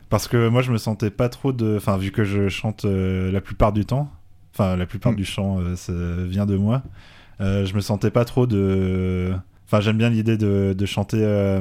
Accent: London, United Kingdom; accent: London English; j'ai un accent anglais très londonien qui m'a été légué de ma mère et de mes grands-parents. Mais mon grand-père était irlandais de ce côté-là. Donc il y a peut-être un tout petit peu d'irlandais aussi.

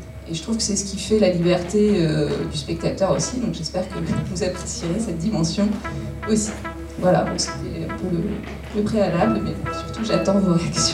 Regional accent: Paris, Île-de-France, France; Moi, je viens de Paris.

